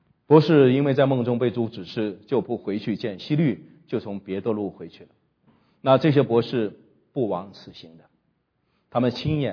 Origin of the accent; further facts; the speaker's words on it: China; 上帝救人，我们中国人是上帝所造的